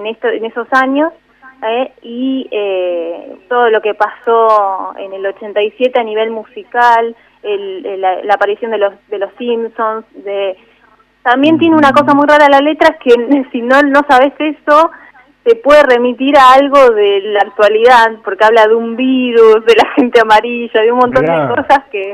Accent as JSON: {"language": "Spanish", "town": "Capilla del Monte", "region": "Córdoba", "country": "Argentina", "tie": "born or raised there", "also_born_or_lived": "Rosario", "said": "después con mis viejos nos fuimos a vivir a Capilla del Monte, en Córdoba, que mis viejos siguen viviendo allá con mis hermanos. Y cuando tuve que estudiar, nací a Córdoba Capital, porque es lo que está más cerca"}